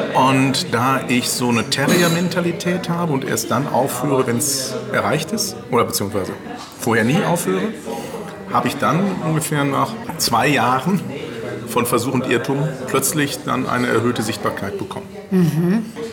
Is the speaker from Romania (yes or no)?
no; North Rhine-Westphalia, Germany; Ich komme aus dem Ruhrgebiet. Ich komme aus dem Pott. Da sehen wir das alles nicht so eng.